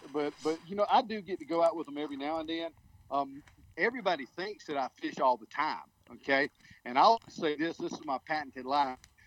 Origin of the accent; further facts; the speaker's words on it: South Carolina, United States; And I'm from South Carolina. We don't do snow.